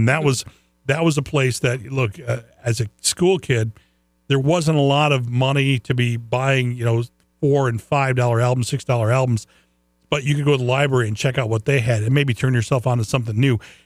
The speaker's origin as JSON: {"language": "English", "town": "Lansing", "region": "Michigan", "country": "United States", "tie": "born or raised there", "said": "it's maybe as a younger person growing up in Lansing, I may have missed some of the cool things."}